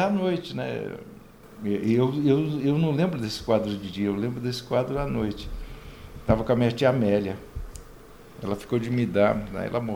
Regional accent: Lebanon; eu sei fazer, eu sou libanesa

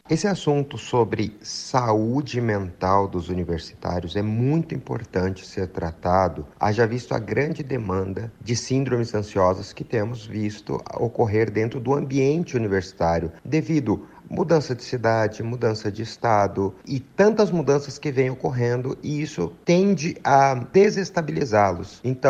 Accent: São Paulo, Brazil; now in Londrina, Brazil; eu sou psicanalista, eu sou de São Paulo, eu tenho 43 anos e moro em Londrina há 19 anos.

